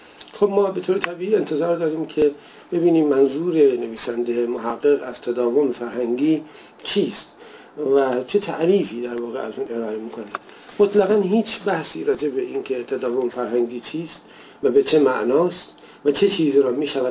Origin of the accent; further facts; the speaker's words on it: Iran; خب ما به عنوان یک ایرانی طبیعتاً مشتاق میشیم